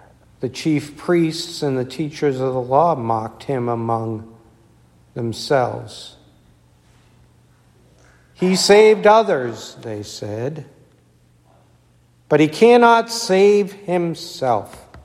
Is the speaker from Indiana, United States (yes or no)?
no; Massachusetts, United States; I grew up here in Massachusetts. I've grown up on the South Shore, and I talk fast, and I read fast.